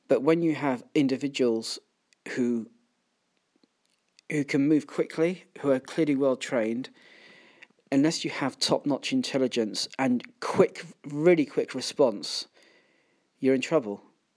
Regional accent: London, United Kingdom; I've lived in London for years. I'm from London.

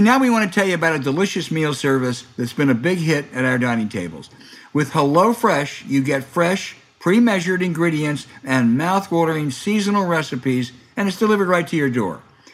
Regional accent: Pennsylvania, United States; also born or lived in Virginia; I was born in Virginia, but I grew up in Pennsylvania, and I went every summer.

